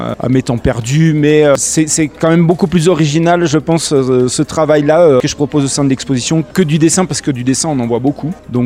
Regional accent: Toulouse, Occitanie, France; now in Les Chapelles, France; Moi, je suis originaire des chapelles. Moi, j'ai grandi en ville, j'ai grandi à Toulouse, mais je suis revenu ici par amour des montagnes et du cadre.

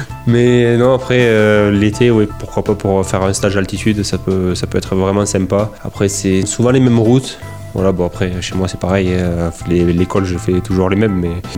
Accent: Pyrenees, France; Moi, je suis des Pyrénées. Du coup, je viens rarement dans les Alpes parce que j'ai quand même tous les cols qui sont à proximité de chez moi.

